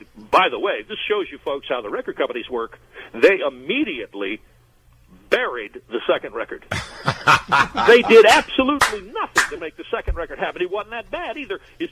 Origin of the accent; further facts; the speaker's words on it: the South, United States; I'm from the South, honey.